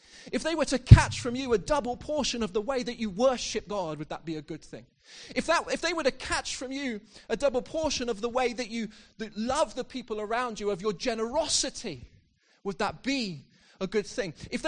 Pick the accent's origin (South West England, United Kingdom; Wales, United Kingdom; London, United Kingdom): South West England, United Kingdom; Exeter; I'm so grateful to the church that I was brought up in back in my hometown of Exeter.